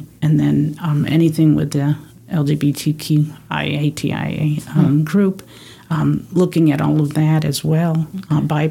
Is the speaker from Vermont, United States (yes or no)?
yes; Vermont, United States; I grew up in Vermont, so I've known of Bernie Sanders for years